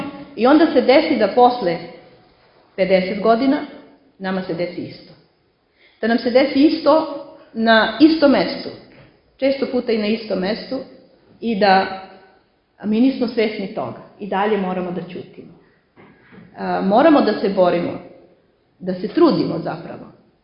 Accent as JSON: {"language": "Serbian", "town": "Velika Hoča", "region": "Prizren District", "country": "Kosovo", "tie": "born or raised there", "said": "Kažem, ja sam odrasla u Velikoj Hoči i neke stvari sam saznala tek posle."}